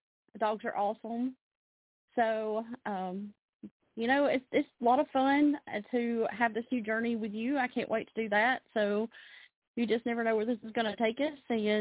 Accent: Alabama, United States; now in Nashville, United States; Well, I live in the Nashville, Tennessee area, but I am originally from Alabama.

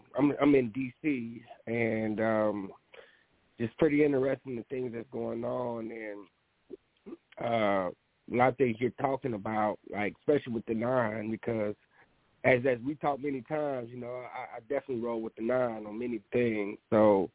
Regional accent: United States; I grew up here in America, and she's always been in Ethiopia.

